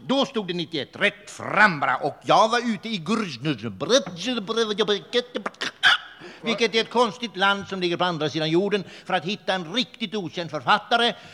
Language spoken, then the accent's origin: Swedish; Skåne, Sweden; Jag kommer ursprungligen från Skåne. Ska jag övergå till att tala skånska?